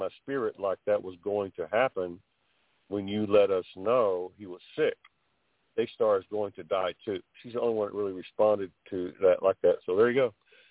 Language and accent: English; United States; If I prophesy against the United States of America, for whatever reason, just believe me, I'm an American. I'm a patriot second.